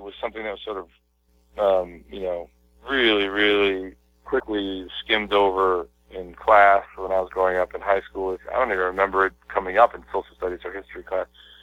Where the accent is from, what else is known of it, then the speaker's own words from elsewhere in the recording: United States; born there; I'm 100% Armenian. I was born in America, but I'm 100% Armenian.